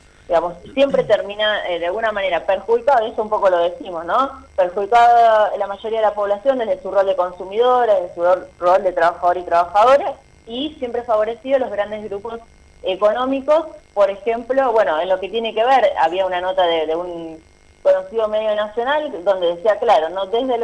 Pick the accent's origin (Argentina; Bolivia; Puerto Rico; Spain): Argentina